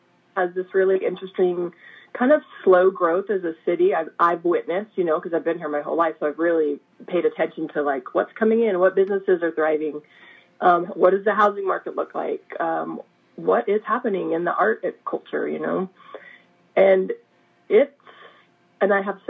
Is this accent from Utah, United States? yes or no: yes; Utah, United States; And yeah, and I'm from Utah.